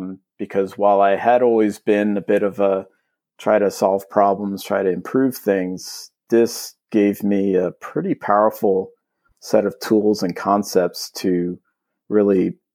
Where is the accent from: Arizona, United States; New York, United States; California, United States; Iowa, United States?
New York, United States; I am from New York. I've lived in New York most of my life. I grew up near New York City. I went to college in Albany and have just been here ever since.